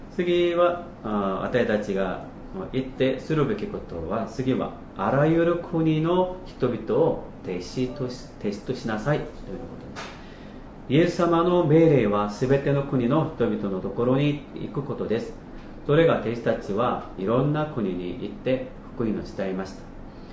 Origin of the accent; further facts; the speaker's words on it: South Korea; Japanese is a second language; now in Japan; 私が韓国人なので歴史的な葛藤がある日本に来ることは、対してある韓国の信徒たちに反感を持たれるもありました。